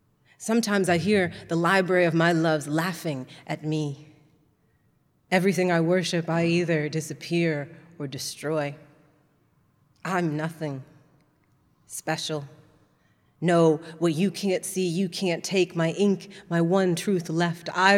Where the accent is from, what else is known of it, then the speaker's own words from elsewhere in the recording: Kentucky, United States; I grew up in Kentucky